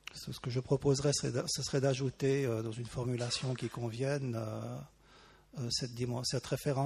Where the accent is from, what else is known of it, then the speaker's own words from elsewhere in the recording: Switzerland; Je viens de la Suisse.